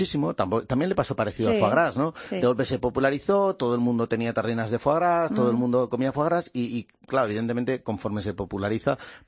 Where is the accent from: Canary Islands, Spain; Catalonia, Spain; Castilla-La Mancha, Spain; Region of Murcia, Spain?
Catalonia, Spain; Barcelona; now in Madrid, Spain; Crecí en las Corts